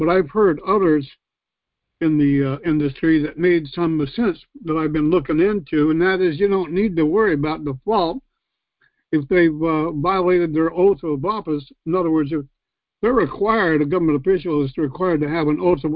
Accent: Arizona, United States; now in Virginia, United States; That's my home state where I was originally from. Love that state.

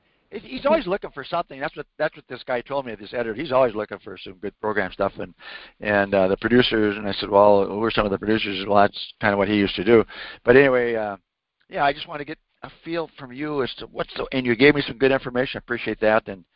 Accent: Jamestown, North Dakota, United States; my hometown of Jamestown, North Dakota

